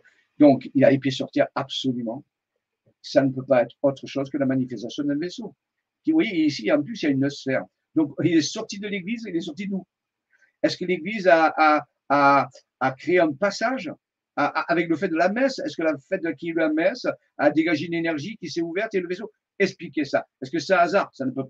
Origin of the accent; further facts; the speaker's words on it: Marseille, Provence-Alpes-Côte d'Azur, France; Bon, nous, vous savez que je suis de Marseille, hein